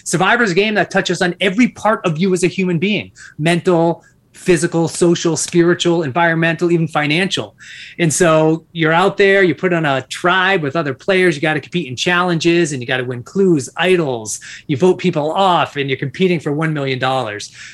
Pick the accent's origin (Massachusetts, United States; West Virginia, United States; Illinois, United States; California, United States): Massachusetts, United States; But my background, born and raised in Massachusetts, two older brothers and a soccer player my whole life